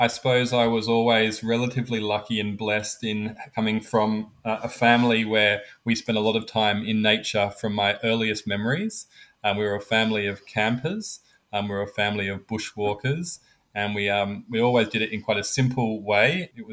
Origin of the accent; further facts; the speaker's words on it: Sydney, New South Wales, Australia; Well, I grew up in Sydney. I'm here in Sydney, Australia